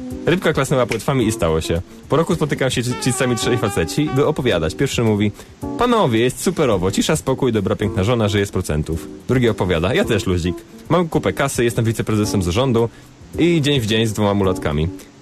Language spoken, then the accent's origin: Polish; Wrocław, Lower Silesian Voivodeship, Poland; Ja sam też z Wrocławia